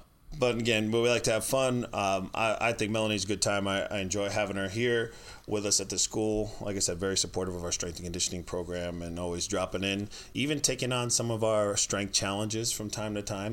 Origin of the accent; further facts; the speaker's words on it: New York, United States; I'm from New York, so I didn't learn this stuff in high school.